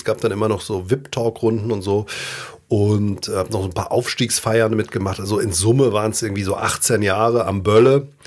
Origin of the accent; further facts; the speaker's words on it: Langen, Hesse, Germany; also born or lived in Offenbach; in Offenbach gleich geboren. Aber ich glaube, ich bin aufgewachsen in Langen, knapp hinter der Grenze des Kreises Offenbach aus Darmstadt raus. Kommt noch Egelsbach dazwischen, aber in Langen bin ich aufgewachsen.